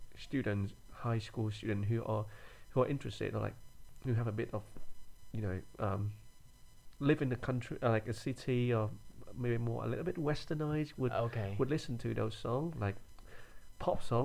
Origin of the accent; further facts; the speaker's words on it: Vietnam; now in Nottingham, United Kingdom; I'm from Vietnam.